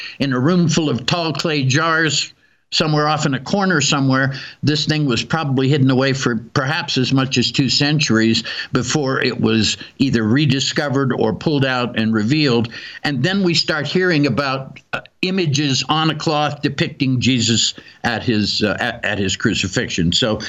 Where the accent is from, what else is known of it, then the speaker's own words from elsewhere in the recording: Pittsburgh, Pennsylvania, United States; finally got to hear me give a lecture in person in Pittsburgh, my hometown, for one of my high school reunions.